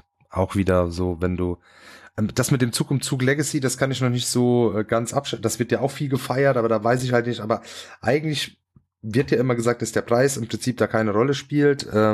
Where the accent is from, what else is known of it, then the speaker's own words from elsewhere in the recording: Rhineland-Palatinate, Germany; ich komme aus dem Hunsrück